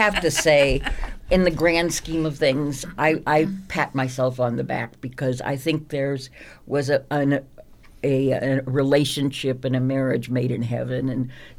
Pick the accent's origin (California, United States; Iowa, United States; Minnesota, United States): California, United States; Los Angeles; I, of course, had an automobile because I was from Los Angeles and I knew one had to have an automobile.